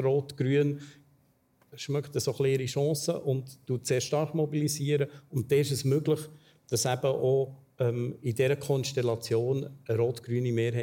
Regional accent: Switzerland; Bei uns in der Schweiz ist es so.

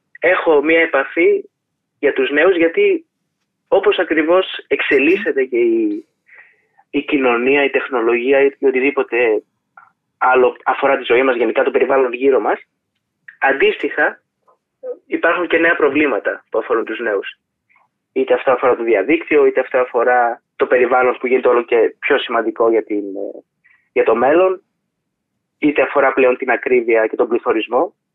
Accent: Thessaloniki, Central Macedonia, Greece; Είμαι από τη Θεσσαλονίκη

